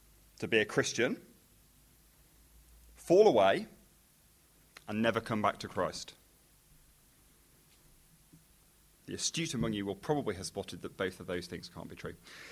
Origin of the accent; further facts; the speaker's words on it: Chester, North West England, United Kingdom; I come from just down the M56 in Chester. It's my hometown.